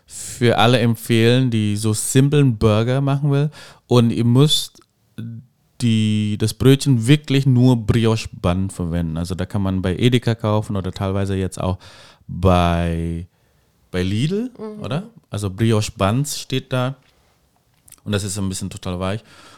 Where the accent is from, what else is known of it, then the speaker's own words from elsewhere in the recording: Indonesia; German is a second language; Und ich komme ja aus Indonesien